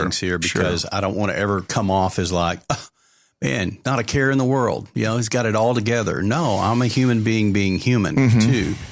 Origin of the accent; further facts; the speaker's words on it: Texas, United States; And I'm a Texan. I grew up here.